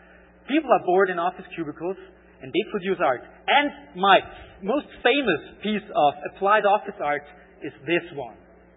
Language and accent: English; Austria; accent: Austrian German; first language German; English is a second language; probably realized that I have a strange, pronunciation thing going on, a strange accent. That's because my native language is German, or actually Austrian German.